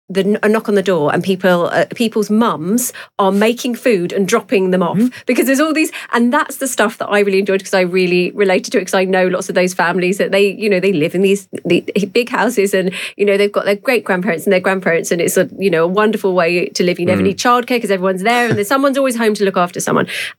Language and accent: English; Luton, East of England, United Kingdom; as I've said before, I come from Luton.